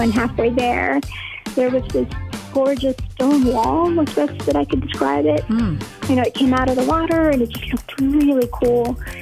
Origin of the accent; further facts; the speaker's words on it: McFarland, United States; I'm from McFarland.